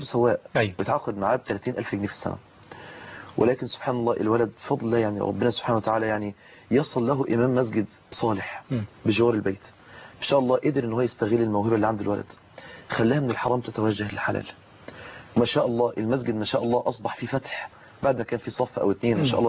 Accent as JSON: {"language": "Arabic", "town": "Mansoura", "region": "Dakahlia", "country": "Egypt", "said": "كتير جدا من امهات عندنا في المنصوره بيشتكوا"}